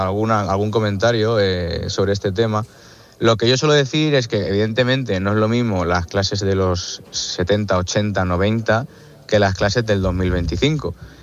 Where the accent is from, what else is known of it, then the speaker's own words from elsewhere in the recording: Tarragona, Catalonia, Spain; Yo, por ejemplo, soy de Tarragona.